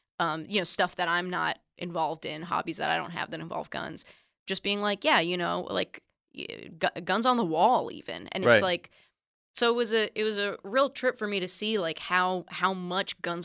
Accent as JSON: {"language": "English", "region": "California", "country": "United States", "said": "Like I'm from California, you know, like"}